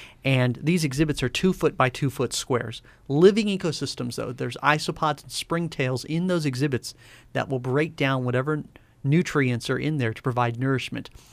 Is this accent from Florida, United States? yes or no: yes; Florida, United States; now in Tucson, United States; I'm originally born and raised in Florida.